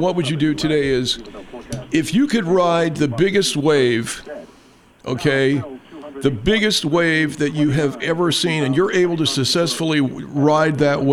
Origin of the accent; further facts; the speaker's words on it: Temple City, California, United States; It's Canoga Park, and I call it Canoga City because it sounds better than Canoga Park, but also that I'm from Temple City.